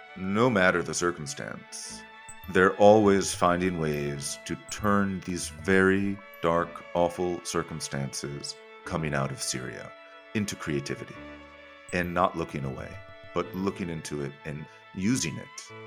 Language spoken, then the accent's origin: English; Washington, District of Columbia, United States; And I grew up in Washington, D.C., and to be very honest, didn't really know what it was like to be a refugee or to live a life in exile.